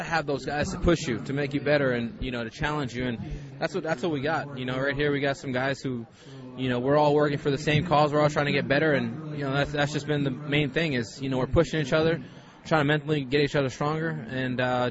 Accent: Hawaii, United States; now in St. Louis, United States; growing up in Hawaii, you don't ever experience this

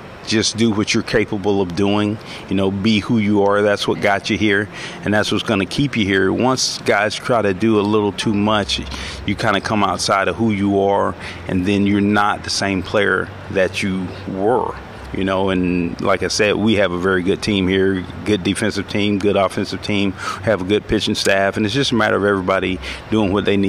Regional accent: Florida, United States; You know, I'm from Florida. Right before a hurricane hits, there's a calmness in the rain.

